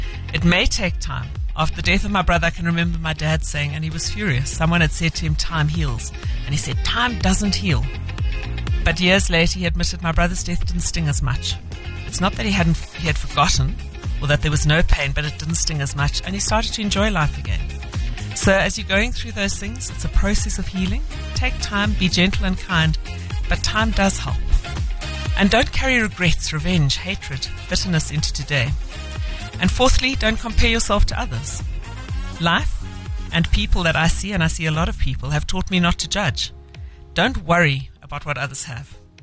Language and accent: English; Eastern Cape, South Africa; I grew up on the Swartkops River.